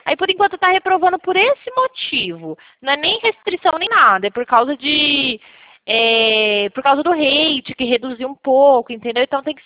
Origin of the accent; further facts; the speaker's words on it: São Paulo, Brazil; eu sou do estado de São Paulo.